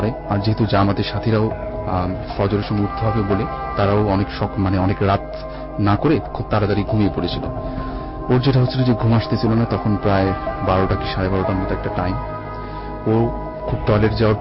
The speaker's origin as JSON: {"language": "Bangla", "town": "Dhaka", "region": "Dhaka Division", "country": "Bangladesh", "said": "আমি পুরান ঢাকা থেকে এসেছি, আমি ইসিএ পড়ছি।"}